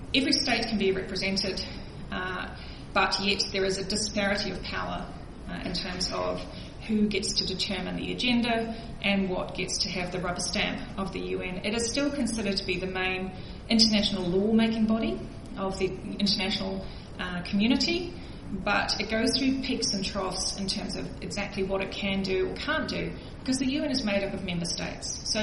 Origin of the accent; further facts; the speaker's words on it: United Kingdom; given the fact that I'm actually British, I can have a small giggle about the UK and France